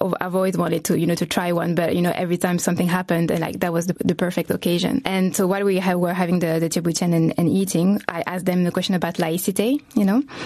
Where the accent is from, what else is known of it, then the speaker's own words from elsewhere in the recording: France; also growing up in France and everything that had been through.